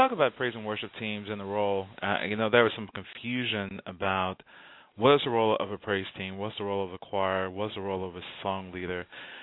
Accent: Houston, Texas, United States; And all of a sudden, and I just remember growing up in Houston and Lakewood, oh, that's pretty.

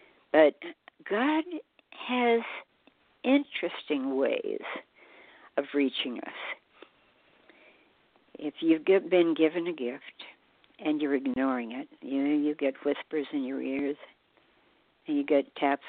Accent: the South, United States; born there; I was born in the Bible Belt.

